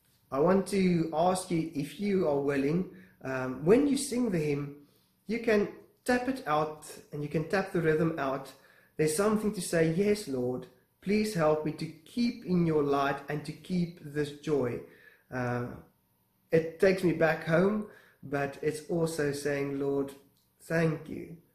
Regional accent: South Africa; the region where I grew up in South Africa, where the Xhosa people

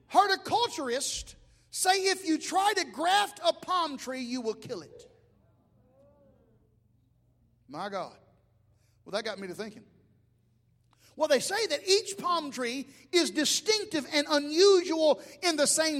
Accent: Alabama, United States; Hey, I'm from South Alabama.

